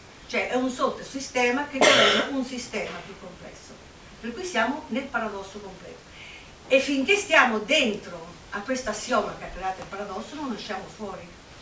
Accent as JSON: {"language": "Italian", "town": "Milan", "region": "Lombardy", "country": "Italy", "said": "No, no, io vengo da Milano, da Milano Cermenate, Vesticino."}